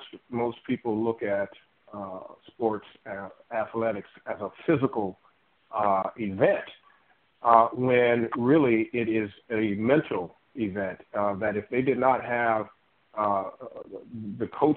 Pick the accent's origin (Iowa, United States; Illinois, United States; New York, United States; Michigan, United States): Illinois, United States; Chicago; Chicago White Sox, yay, my hometown